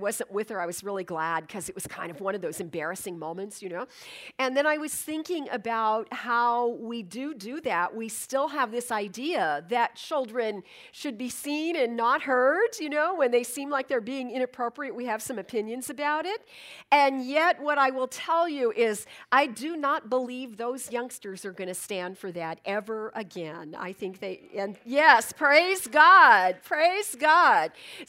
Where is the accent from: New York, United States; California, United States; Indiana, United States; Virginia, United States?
California, United States; Pasadena; born there; I was born in Pasadena, still have relatives in Pasadena.